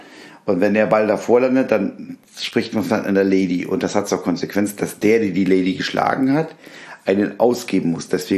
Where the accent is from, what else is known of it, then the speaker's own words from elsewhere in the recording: Berlin, Germany; wenn du als Berliner irgendwo hinbekommen bist. Also wir Berliner waren halt in der Rest der Republik nicht wirklich gut angesehen.